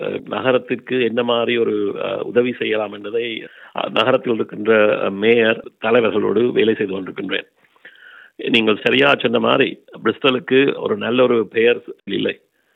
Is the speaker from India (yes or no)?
no; Jaffna, Northern Province, Sri Lanka; நான் யாழ்ப்பாணத்தில் 1966 பிறந்தேன்.